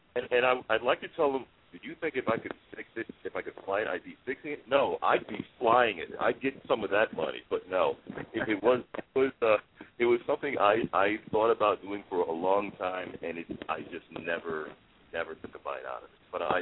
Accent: New York City, New York, United States; I got into aviation because growing up in New York City, as you're preparing for high school, you can take entrance exams for all these specialized schools throughout the city.

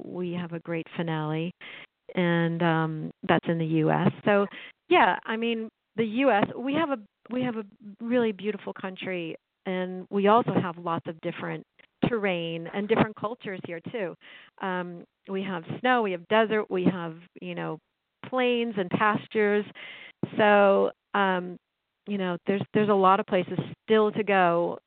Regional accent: New York, United States; I know you're in New York. I'm from New York.

